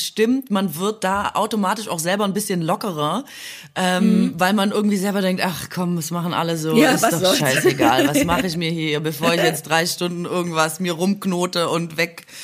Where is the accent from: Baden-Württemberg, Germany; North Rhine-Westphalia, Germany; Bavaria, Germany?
Baden-Württemberg, Germany; zum einen erinnert es mich sehr an Schwaben und an meine Heimat